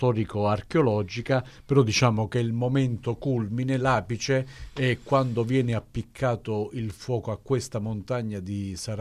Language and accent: Italian; Apulia, Italy; Sono pugliese